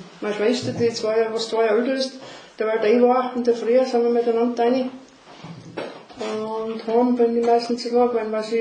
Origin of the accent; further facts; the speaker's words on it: St. Radegund, Styria, Austria; born there; Geboren bin ich in St. Radegund. Und dann bin ich in Stenzengrad gewesen bis ca. 8 Jahre.